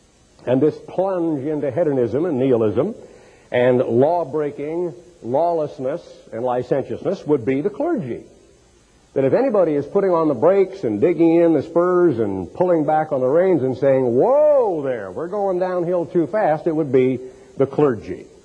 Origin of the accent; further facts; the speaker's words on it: Portland, Oregon, United States; born there; I'm an American. I was born in Portland, Oregon in 1930, and I grew up during World War II as a young, impressionable teenager.